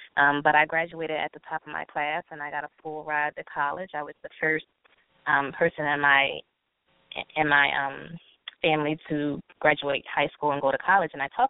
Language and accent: English; Philadelphia, Pennsylvania, United States; I talk about the different issues that plagued me as a teen growing up in Philadelphia.